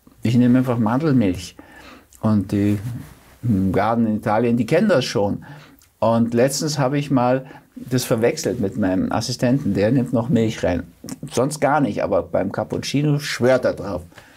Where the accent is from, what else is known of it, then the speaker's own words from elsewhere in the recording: Switzerland; Ja, darf man gar nicht sagen, um Gottes Willen, als Schweizer.